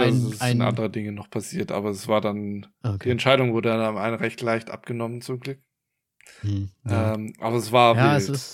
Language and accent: German; Kleinsachsenheim, Baden-Württemberg, Germany; ich bin ja auf dem Dorf aufgewachsen, so im Grunde. Also ich weiß nicht, wie viele Einwohner hatte das damals. Also es gibt ja Klein- und Großsachsenheim, da komme ich her. So, ja. Und ich komme aus Kleinsachsenheim und ich glaube, es sind noch so 2000 Einwohner.